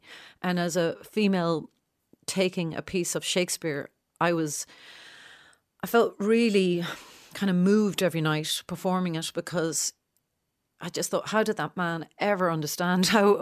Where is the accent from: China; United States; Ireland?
Ireland; And we just felt like as little Irish people, how, you know, I wasn't trained at this at all.